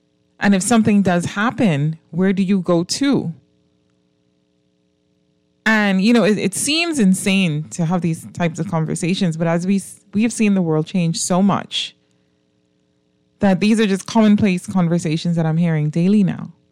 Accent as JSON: {"language": "English", "country": "Bahamas", "said": "whenever you travel as a Bahamian and somebody asks you, \"Where are you from?\""}